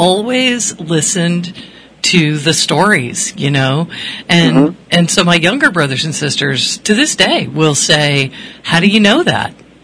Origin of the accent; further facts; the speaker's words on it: Connecticut, United States; I grew up in Connecticut sweating just like you.